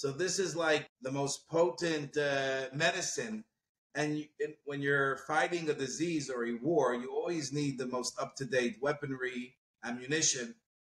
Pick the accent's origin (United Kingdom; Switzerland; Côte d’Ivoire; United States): United States; Crown Heights, New York; I was born and raised in Crown Heights.